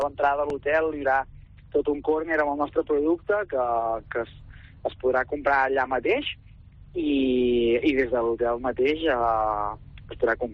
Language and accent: Catalan; Vic, Catalonia, Spain; que nosaltres som de Vic, som molt de Vic